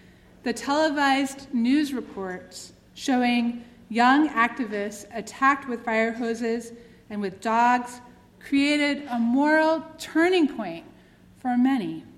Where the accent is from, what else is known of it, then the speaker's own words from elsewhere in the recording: Atlanta, Georgia, United States; I grew up in the South and am an heir to the legacy of racism. Like Martin Luther King, I was born in Atlanta, Georgia